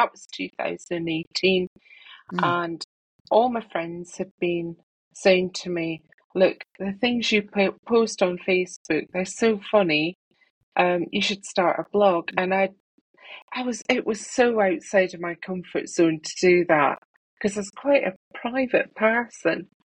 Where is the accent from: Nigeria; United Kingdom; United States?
United Kingdom; Scotland; now in England; I'm from Scotland, but I do live in England with my husband